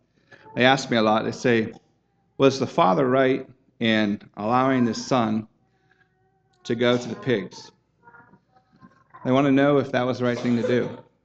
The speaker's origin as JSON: {"language": "English", "region": "Maine", "country": "United States", "tie": "born or raised there", "said": "And I grew up in Maine, and the city next to me was Portland, Maine."}